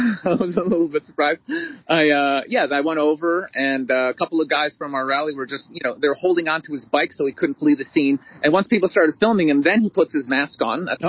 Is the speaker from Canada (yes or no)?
yes; Canada; I've always been proud to be Canadian